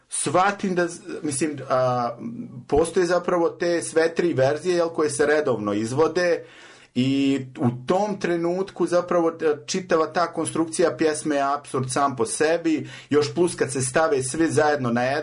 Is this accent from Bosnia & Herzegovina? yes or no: yes; Osječani, Republika Srpska, Bosnia & Herzegovina; ja sam išao u jedno selo pored Oboja gdje sam odrastao, u Osječane